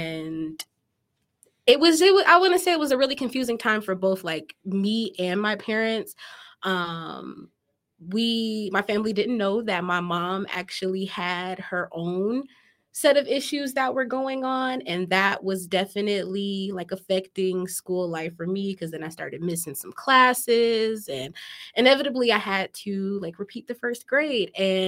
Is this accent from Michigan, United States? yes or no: yes; Detroit, Michigan, United States; So, I grew up in Detroit with my mom and dad.